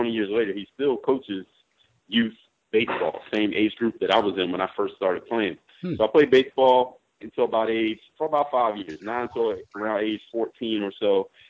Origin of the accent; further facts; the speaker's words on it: Philadelphia, Pennsylvania, United States; I'm from Philadelphia, Pennsylvania, Mount Airy to be exact, 19150.